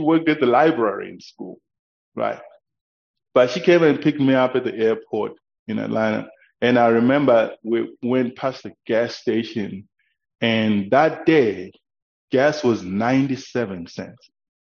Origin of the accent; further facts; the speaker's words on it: Zimbabwe; Yes, I'm originally from Zimbabwe.